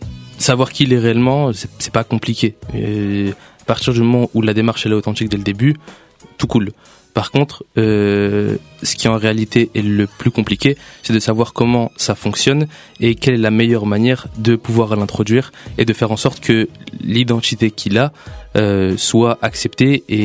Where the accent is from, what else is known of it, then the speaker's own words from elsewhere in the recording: Roubaix, Hauts-de-France, France; now in Paris, France; je suis aussi de Roubaix, comme Juan. Et après, je suis venu sur Paris